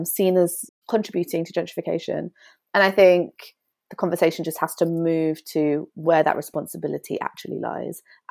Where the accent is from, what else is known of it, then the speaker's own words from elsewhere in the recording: London, United Kingdom; also born or lived in Wales; I grew up in West London and then I moved to Wales.